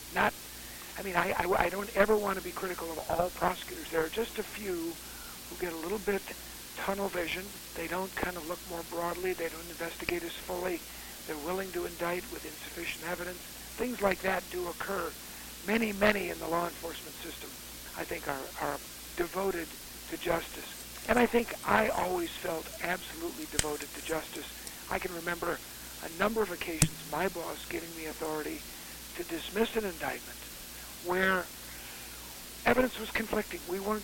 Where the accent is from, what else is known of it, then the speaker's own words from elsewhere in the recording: Cleveland, Ohio, United States; I was from Cleveland. I'd gone to law school at Case Western Reserve.